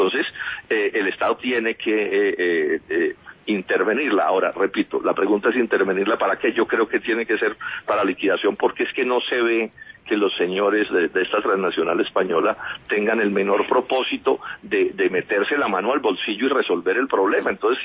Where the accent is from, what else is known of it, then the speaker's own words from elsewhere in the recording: Bogotá, Colombia; no soy costeño, soy un cachaco que quiere mucho a la costa